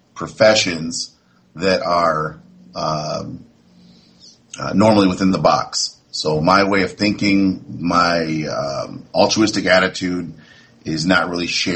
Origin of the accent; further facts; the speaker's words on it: Ann Arbor, Michigan, United States; I grew up in Ann Arbor, a college town